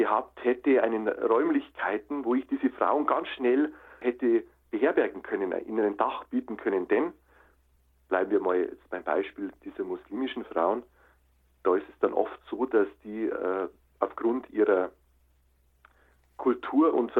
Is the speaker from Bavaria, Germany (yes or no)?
yes; Munich, Bavaria, Germany; bin dann nach München gegangen, in meine Heimat